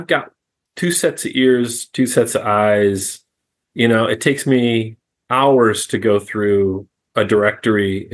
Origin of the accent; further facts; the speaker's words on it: Michigan, United States; Michigan companies where I was from in order to connect with whoever was with this company and say, hey, I'm from Michigan too.